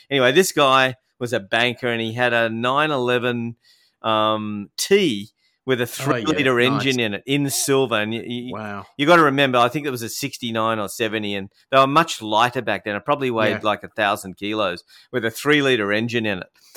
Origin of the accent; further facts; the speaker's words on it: Australia; I had the little Aussie flag on the side of the – on the back window, so people might recognize me as an Aussie tennis player.